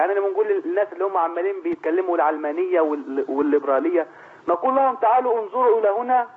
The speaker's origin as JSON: {"language": "Arabic", "country": "Egypt", "moved": "yes", "said": "إحنا كمصريين"}